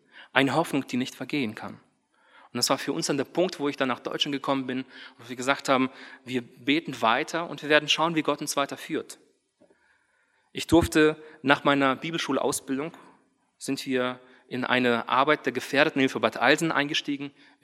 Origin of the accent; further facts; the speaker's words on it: Thailand; Ich bin in Thailand groß geworden.